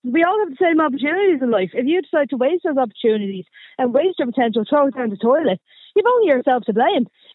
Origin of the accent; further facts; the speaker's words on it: Finglas, Leinster, Ireland; And I grew up in Finglas. I grew up in these kind of disadvantaged areas.